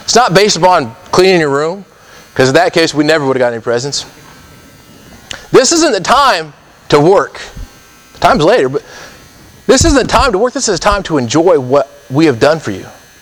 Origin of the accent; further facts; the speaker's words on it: Colorado, United States; We shovel the, because we're growing up in Colorado, we shovel the snow off the sidewalks.